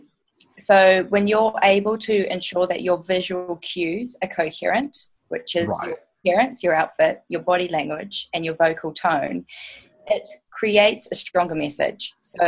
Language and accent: English; New Zealand; Well, I'm from New Zealand, so it would have to be fish and chips.